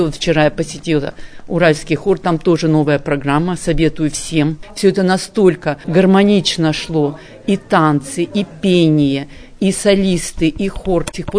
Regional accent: Sredneuralsk, Sverdlovsk Oblast, Russia; из Среднеуральска.

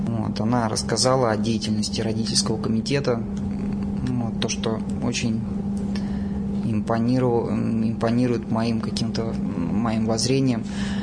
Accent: Volgograd, Volgograd Oblast, Russia; now in Yekaterinburg, Russia; Да, это мой родной город.

